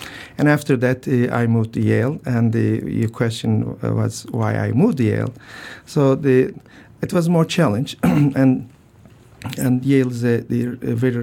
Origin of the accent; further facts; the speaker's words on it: Turkey; moved away as an adult; now in New Haven, United States; I'm a native of Turkey, and that's my hometown, home country. I grew up there and then finished medical school